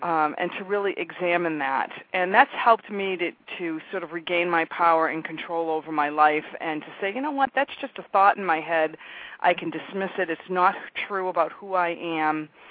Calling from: Boston, Massachusetts, United States; Massachusetts, Boston.

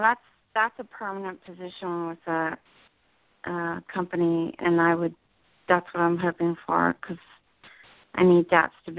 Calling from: New Jersey, United States; in New Jersey.

